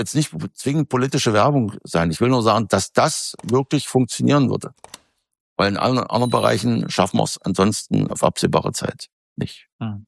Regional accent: Saxony-Anhalt, Germany; Sachsen-Anhalt, wo ich herkomme

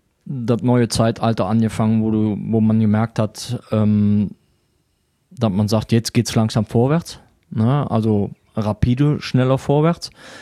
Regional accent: Würselen, North Rhine-Westphalia, Germany; now in Weisweiler, Germany; Ich bin gebürtig aus Würseln, das liegt bei Aachen, so circa 10 Kilometer, 5 bis 10 Kilometer von Aachen weg. Und bin seit knapp 9 Jahren in Weißweiler. Das liegt bei Eschweiler, also auch im Aachener Raum.

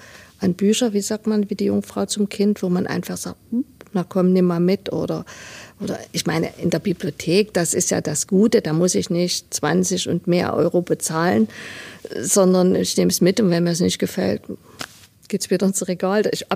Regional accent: Leipzig, Saxony, Germany; born there; Ich bin gebürtige Leipzigerin

